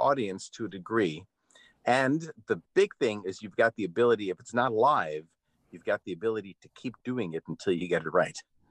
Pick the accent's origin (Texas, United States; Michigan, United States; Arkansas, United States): Michigan, United States; Ann Arbor; Firstly, I grew up in Ann Arbor, Michigan, so I thought I'm going to go to New York and go to Broadway and be a singer